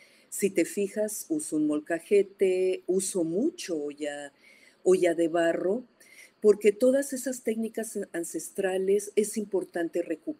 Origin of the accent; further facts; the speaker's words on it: Mexico; todavía como mexicanos nos falta mucho para estar orgullosos de lo que es la gastronomía